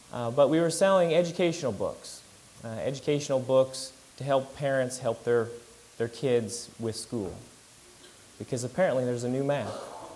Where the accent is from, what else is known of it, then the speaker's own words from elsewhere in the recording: Kansas, United States; now in Hickory, United States; I'm originally from Kansas, moved out here in 2006. Didn't know anybody.